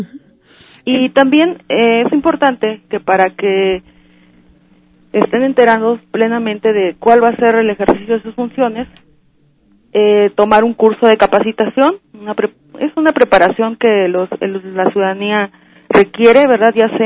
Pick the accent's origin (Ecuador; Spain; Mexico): Mexico; como ciudadanos que somos mexicanos